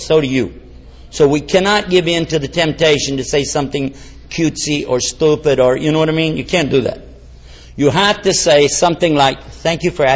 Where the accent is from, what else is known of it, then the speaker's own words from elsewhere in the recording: San Antonio, Texas, United States; I'm from San Antonio. We got the balance over there.